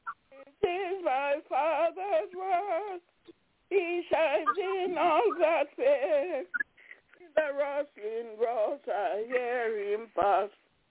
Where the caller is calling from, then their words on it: Albany, New York, United States; I'm calling from Albany in New York.